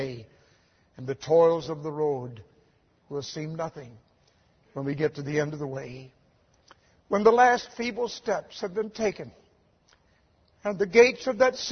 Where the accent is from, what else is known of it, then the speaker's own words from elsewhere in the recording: Louisville, Kentucky, United States; I grew up here in Louisville.